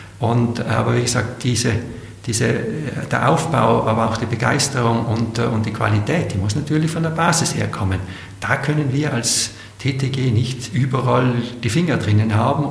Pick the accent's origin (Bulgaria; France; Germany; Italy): Italy; Trentino-Alto Adige; also born or lived in Switzerland; in dem ich ja Südtiroler bin, bin ich ja auch Schweizer und ich habe auch sehr lange in der Schweiz gewohnt und gelebt.